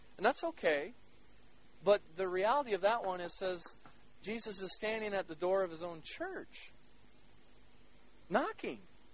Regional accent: United States; I grew up in the States.

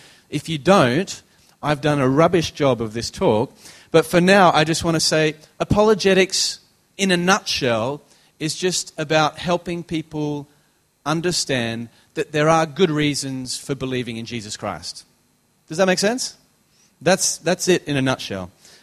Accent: Australia; now in Oxford, United Kingdom; So I'm an Australian living in exile in Oxford.

